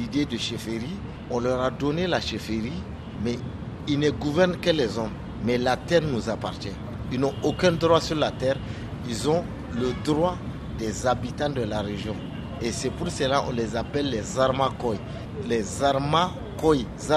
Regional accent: Dosso, Niger; born there; Donc, vous avez ma région natale qui est Dosso, qui est un sultanat.

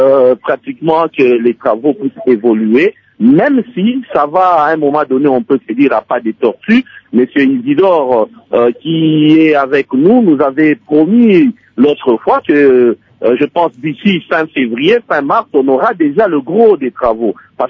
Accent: DR Congo; en tant que Congolais

